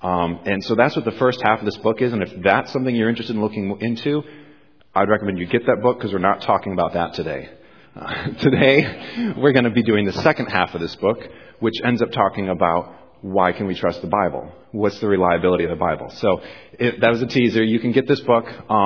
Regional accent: Johnson City, New York, United States; Well, I grew up here in Johnson City. Well, not here. Over there in Johnson City.

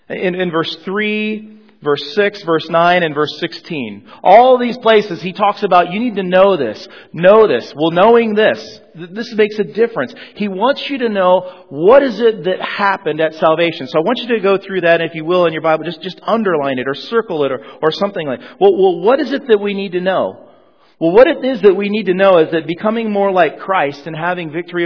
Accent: Colorado, United States; I grew up in Colorado, and I grew up skiing in Colorado.

